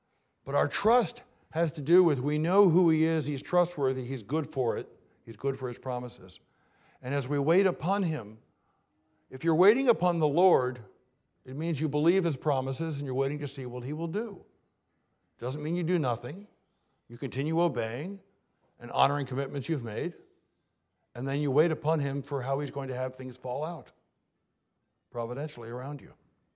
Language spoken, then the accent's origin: English; Baltimore, Maryland, United States; I'm from Baltimore.